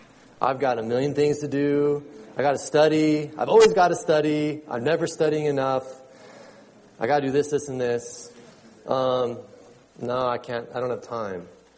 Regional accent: Anza, California, United States; Okay, I grew up in Anza. I have neighbors that live next to me for 18 years

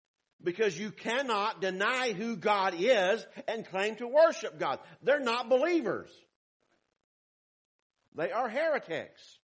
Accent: the South, United States; And I come from the South where they multiply by dividing.

